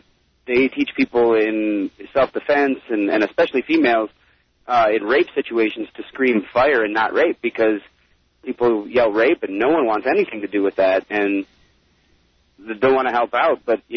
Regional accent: Saginaw, Michigan, United States; I'm actually from Saginaw, Michigan.

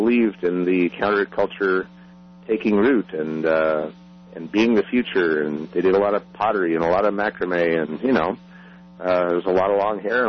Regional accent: Boulder, Colorado, United States; I grew up in Boulder, actually. Moved away for a while and came back.

